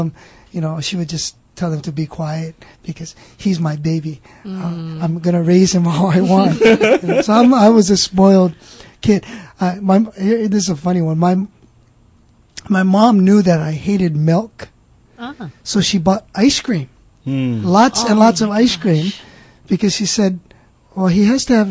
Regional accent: Hawaii, United States; Well, I'm a local boy. I grew up here in Hawaii. Grew up right here in my early days. It was in Mauna Loa, Mauna Loa Gardens.

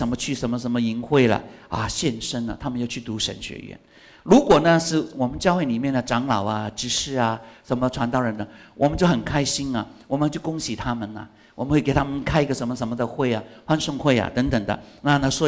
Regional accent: Hong Kong; Chinese is a second language; now in United States; 当初呢从香港来到那个美国的时候

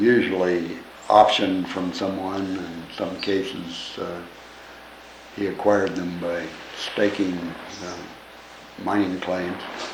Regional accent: Arizona, United States; And I grew up in Santa Cruz County for the first 7 years of my life

